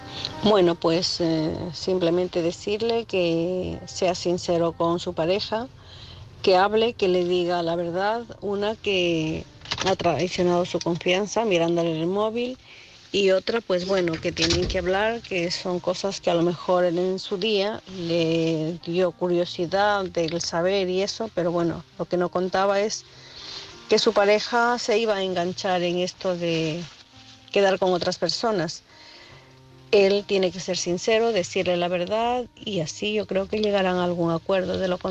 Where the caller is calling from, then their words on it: Santiago de Compostela, Galicia, Spain; de Santiago de Compostela.